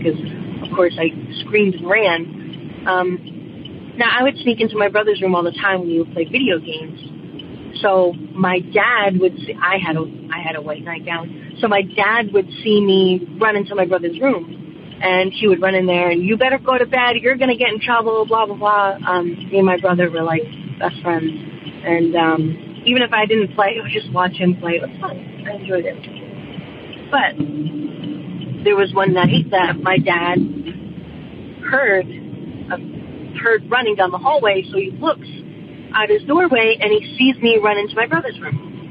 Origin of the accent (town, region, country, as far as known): Rhode Island, United States; born or raised there; now in Connecticut, United States